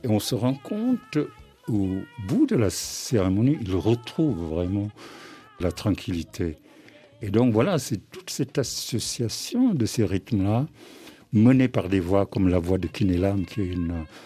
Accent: Dakar, Senegal; J'habitais dans un quartier, mais très africain, c'est-à-dire avec des petites maisons.

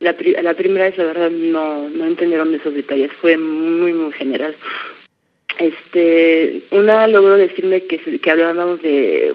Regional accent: France; Como yo soy del noreste de Francia, no conozco.

